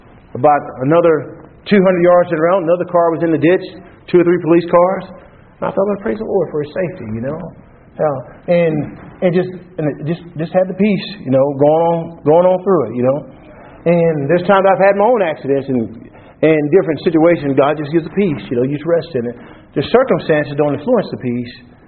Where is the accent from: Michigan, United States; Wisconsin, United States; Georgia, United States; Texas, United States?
Texas, United States; I grew up in Texas. You know, I grew up, I don't know, suburbs, kind of in the country a little bit. We had 3/4 acre of land.